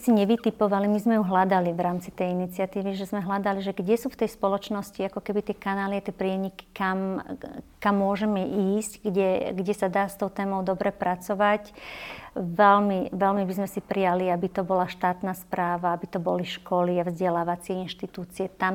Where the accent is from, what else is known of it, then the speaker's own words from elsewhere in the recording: Považie, Slovakia; ja som vyrastala fakt v malej dedinke na Považí